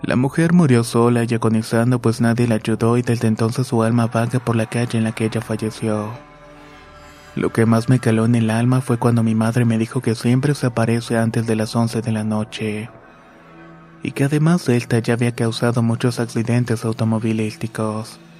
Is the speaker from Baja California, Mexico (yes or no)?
yes; Tijuana, Baja California, Mexico; born there; Soy nacido en Tijuana, Baja California, pero tengo familia en Michoacán.